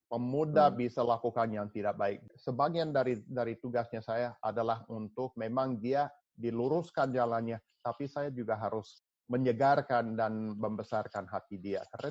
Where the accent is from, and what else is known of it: United States; Indonesian is a second language